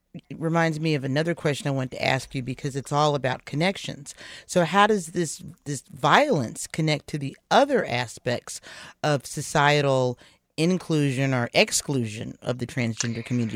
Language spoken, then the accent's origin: English; Midwest, United States; I'm a Midwesterner, and I'm calling you from the Midwest